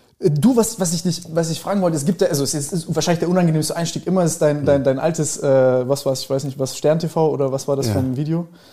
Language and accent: German; Lübeck, Schleswig-Holstein, Germany; Dann habe ich ihm aus meiner Heimat in Lübeck erzählt